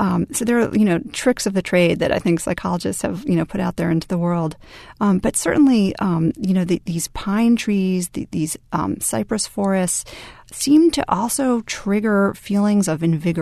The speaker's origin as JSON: {"language": "English", "country": "United States", "said": "which is not something I really expected to see being an American"}